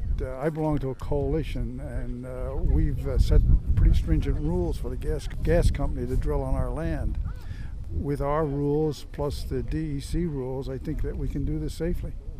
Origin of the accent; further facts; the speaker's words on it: Colesville, New York, United States; I'm from Colesville, New York.